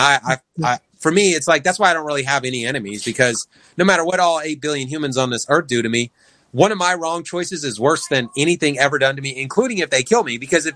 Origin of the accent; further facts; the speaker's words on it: Vallejo, California, United States; we were raised in Vallejo